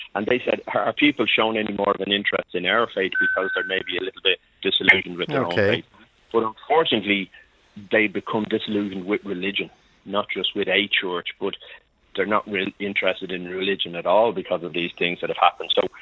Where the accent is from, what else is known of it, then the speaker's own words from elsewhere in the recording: Ireland; in England and Wales, and as an Irishman, I was actually very well received over there